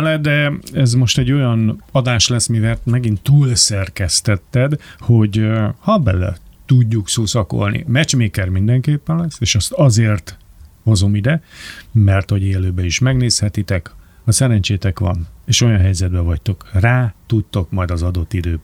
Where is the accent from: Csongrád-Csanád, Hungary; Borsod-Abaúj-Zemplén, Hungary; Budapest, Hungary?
Budapest, Hungary; Én egy nagyon szegény környezetben nőttem föl Kőbányán.